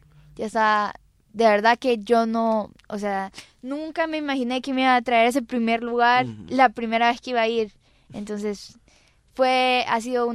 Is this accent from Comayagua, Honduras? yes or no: no; Choluteca, Honduras; que de allá de Choluteca, porque yo soy de Choluteca.